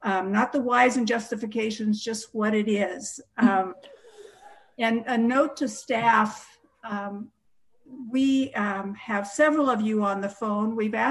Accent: Langlois, Oregon, United States; I'm from Langlois and represent the 4th Congressional District.

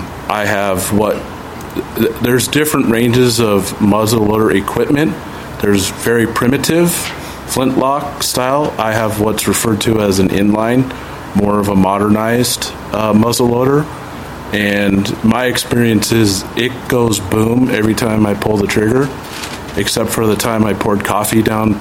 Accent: Pasco, Washington, United States; I am a sportsman from Pasco, Washington.

